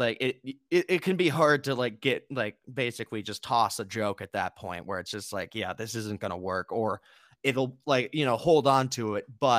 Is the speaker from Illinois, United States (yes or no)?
no; Eugene, Oregon, United States; people like who knew me from Eugene, like before I moved, 'cause I'm from Eugene originally.